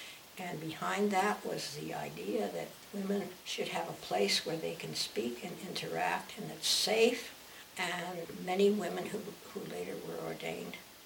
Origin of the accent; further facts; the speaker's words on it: East Coast, United States; I grew up in the East Coast